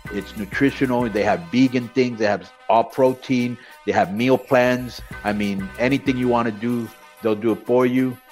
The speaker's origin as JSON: {"language": "English", "region": "Florida", "country": "United States", "tie": "born or raised there", "said": "I grew up watching him in Florida."}